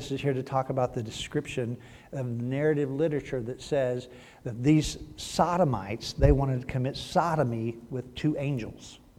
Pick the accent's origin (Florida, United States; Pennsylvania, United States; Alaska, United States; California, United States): California, United States; And I'm still from California. Fruits and nuts.